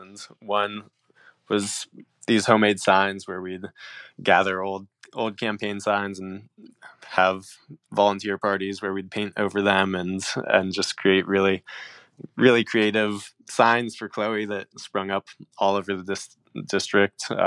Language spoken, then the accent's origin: English; North Carolina, United States; But then you're left with situations like my home state of North Carolina, where you elect a Democratic governor statewide